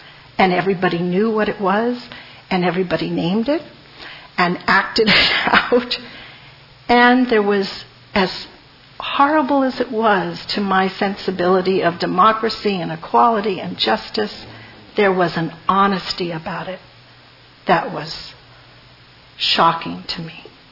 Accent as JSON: {"language": "English", "country": "United States", "said": "I'm an American. I'm a mix."}